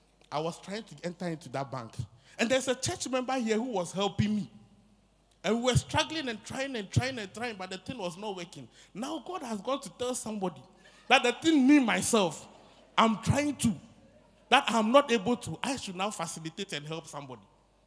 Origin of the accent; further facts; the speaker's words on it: Volta, Ghana; You know where she comes from? Me. I come from the Volta region.